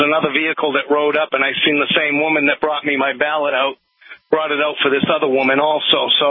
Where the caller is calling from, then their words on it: Alabama, United States; I come back from California. I'm a long-distance truck driver. I live in Alabama.